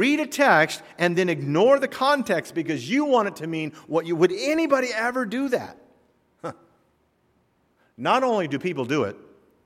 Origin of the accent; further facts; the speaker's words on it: the South, United States; accent: southern; I don't know why I use a southern accent when I talk about someone like that. I grew up in the South.